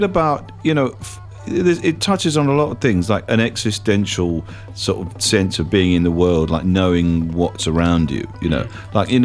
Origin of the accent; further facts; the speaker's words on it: Bath, South West England, United Kingdom; inviting me to the university in Bath, my hometown.